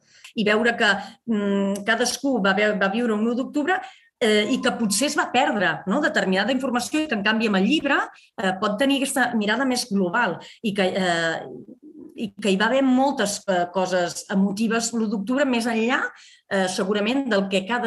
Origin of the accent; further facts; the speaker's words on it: Mont-roig del Camp, Catalonia, Spain; Jo sóc de Montroig. El meu poble